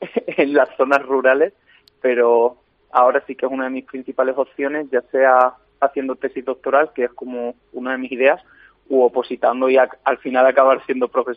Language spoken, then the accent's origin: Spanish; Puertollano, Castilla-La Mancha, Spain; Yo soy de Puerto Llano.